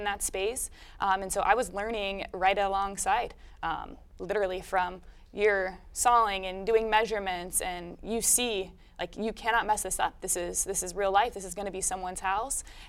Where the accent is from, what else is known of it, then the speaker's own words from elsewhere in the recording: Muncie, Indiana, United States; And I'm from Muncie and I've lived here all my life, and being able to continue to make that type of impact in the community I grew up